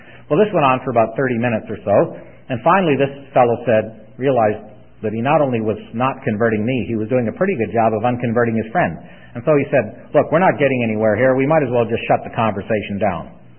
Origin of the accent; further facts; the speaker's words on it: St. Catharines, Ontario, Canada; I'm from a little town across the lake, St. Catharines.